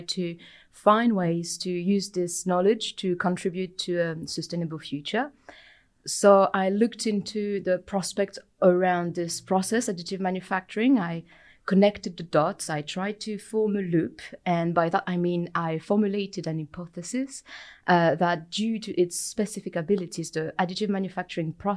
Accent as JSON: {"language": "English", "country": "France", "also_born_or_lived": "United Kingdom", "said": "I am originally from France, but I lived in the UK prior to arrived here. I arrived here quite recently"}